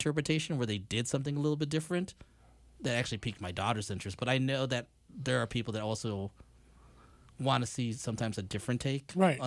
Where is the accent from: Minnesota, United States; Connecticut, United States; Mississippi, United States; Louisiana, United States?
Minnesota, United States; I think we as Minnesotan Filipinos are eclectic as it is.